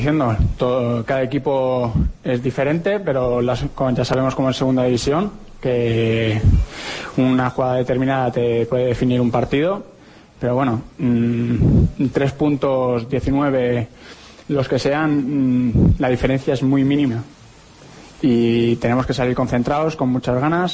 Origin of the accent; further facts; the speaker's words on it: Balearic Islands, Spain; yo soy mallorquín y de pequeño cuando iba al estadio, a Mallorca, no se llenaba.